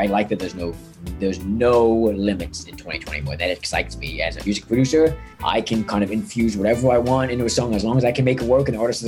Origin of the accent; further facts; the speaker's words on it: Charlotte, North Carolina, United States; also born or lived in Long Island, New York; Yeah, well, we really grew up in Charlotte, but I mean, we moved from Lo